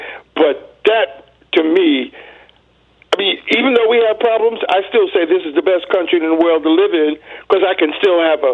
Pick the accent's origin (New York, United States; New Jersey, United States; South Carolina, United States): New York, United States; I'm from New York, remember. I'm 76 years old.